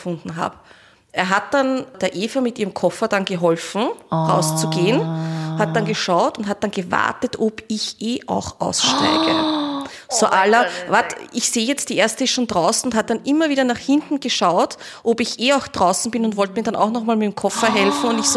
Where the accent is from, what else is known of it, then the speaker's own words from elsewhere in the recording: Vienna, Austria; wir kommen aus Wien und aus Österreich.